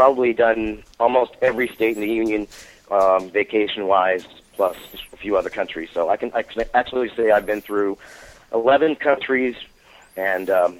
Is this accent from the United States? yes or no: yes; San Francisco, California, United States; I mean, growing up in San Francisco, and I was living in the city at that time